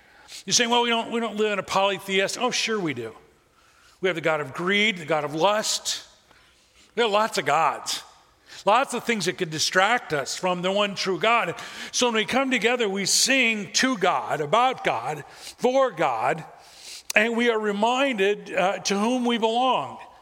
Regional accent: Midwest, United States; but I grew up in the Midwest and you experience it a lot.

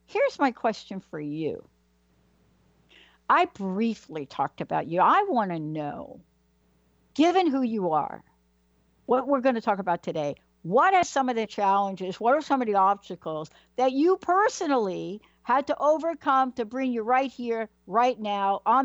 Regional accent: New York City, New York, United States; You know, look, I'm from New York, yeah? Born in the Bronx.

